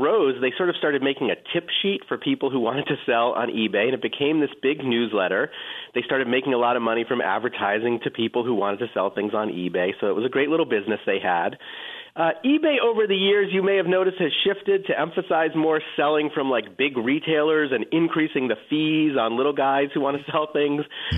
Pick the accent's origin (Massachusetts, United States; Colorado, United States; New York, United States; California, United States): Massachusetts, United States; Boston; I grew up in the Boston area, and I never quite escaped, so I'm still here.